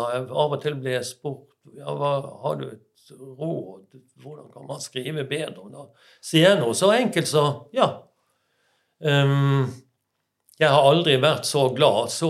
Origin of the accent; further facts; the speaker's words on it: Bergen, Vestland, Norway; Det var morsomt, og som bergenser er det mulig.